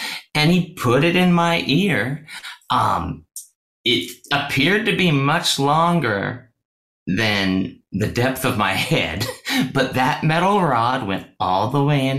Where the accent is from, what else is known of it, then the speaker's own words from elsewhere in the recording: Washington, United States; born there; I was born in Washington State.